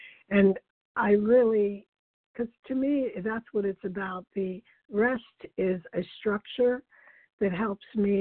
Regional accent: Virginia, United States; I'm from Virginia, Northern Virginia.

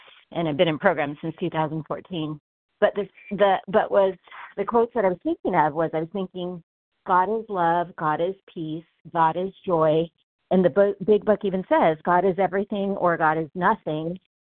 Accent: California, United States; from California.

